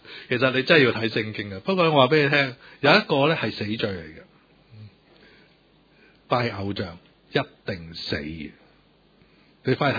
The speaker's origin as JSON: {"language": "Cantonese", "country": "Hong Kong", "said": "我香港人嘛，我唔係英國人"}